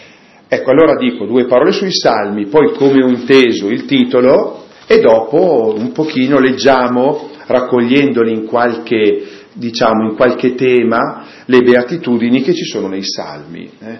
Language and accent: Italian; Vidigulfo, Lombardy, Italy; born there; Sono nato a Vidigulfo, lo sapete dov'è? Comincia per V come Vigevano, diocesi di Pavia.